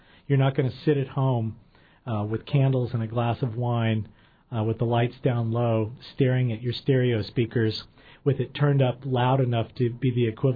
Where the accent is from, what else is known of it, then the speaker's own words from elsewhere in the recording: Houston, Texas, United States; accent: Texas; I grew up in Houston, as I mentioned, and I've done my best to get rid of my Texas accent, but I grew up speaking French because of my next-door neighbors, being from France.